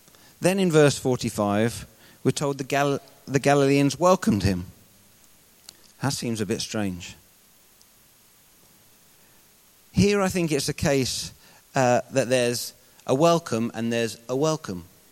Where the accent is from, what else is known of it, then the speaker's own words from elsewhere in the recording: Twickenham, London, United Kingdom; I grew up in West London, and until I moved here 3.5 years ago, I'd only moved once in my life, which was when I got married.